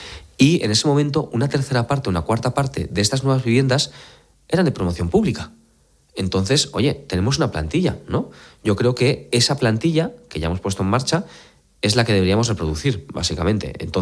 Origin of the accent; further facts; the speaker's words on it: Valencia, Valencian Community, Spain; es una suerte que ahora Madrid atraiga más gente o Valencia, mi tierra, atraiga más gente, ¿no?